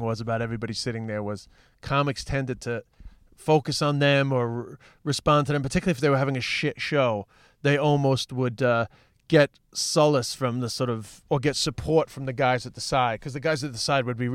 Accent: New York, United States; accent: New York; I mean, I'm just an Irish comedian with a New York accent

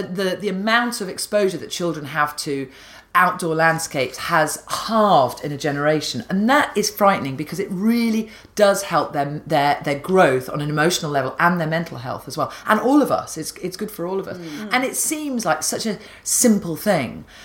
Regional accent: East Midlands, United Kingdom; So I grew up in Rutland. It's so fine. You don't need to know it, because it's okay that you don't, because it's the smallest county in England.

